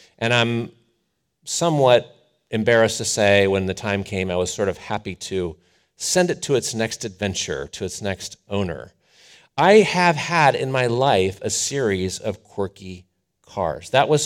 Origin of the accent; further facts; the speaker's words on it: Ohio, United States; And I grew up in Ohio, so I love charging in my garage in winter.